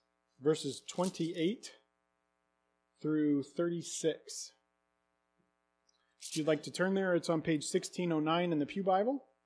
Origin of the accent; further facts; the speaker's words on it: Indiana, United States; I know we are in Michigan State territory here, but I grew up in Indiana in the early to mid 80s.